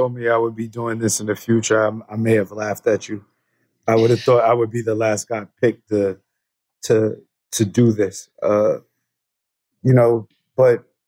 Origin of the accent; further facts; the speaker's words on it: Yonkers, New York, United States; But growing up in Yonkers, it was pretty, I like to say it was rough, but great. It was I'm 48, so me growing up was in the 70s and 80s